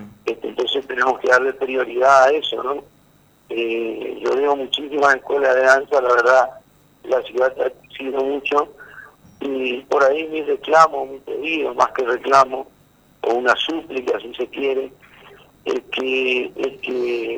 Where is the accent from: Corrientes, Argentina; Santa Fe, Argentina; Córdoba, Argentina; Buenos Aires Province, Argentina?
Corrientes, Argentina; Santo Tomé; el ballet oficial de Santo Tomé, que es el ballet de mi tierra